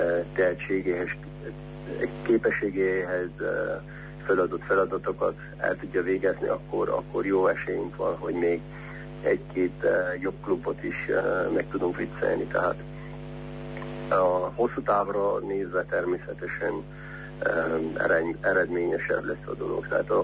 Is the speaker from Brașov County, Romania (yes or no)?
yes; Brașov, Brașov County, Romania; mert hát ugye innen származom, tehát szeretném tudni, hogy mi történik.